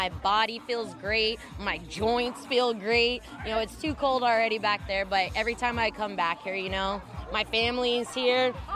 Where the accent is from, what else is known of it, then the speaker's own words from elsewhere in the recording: California, United States; I'm from Cali